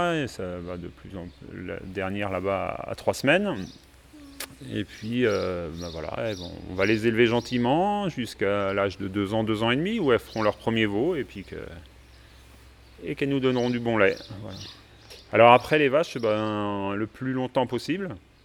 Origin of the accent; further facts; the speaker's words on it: Meillac, Brittany, France; also born or lived in Combourg; Je suis né à Combourg, mais j'ai toujours vécu à Meillac.